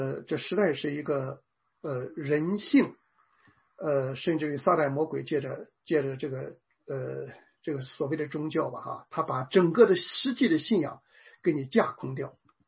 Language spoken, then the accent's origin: Chinese; China; 我们中国人